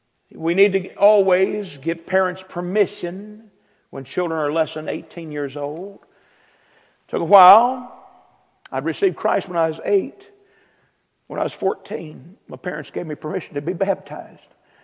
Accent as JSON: {"language": "English", "region": "Virginia", "country": "United States", "said": "I come from Virginia. That's where I get this accent, okay? I talk normal in Virginia."}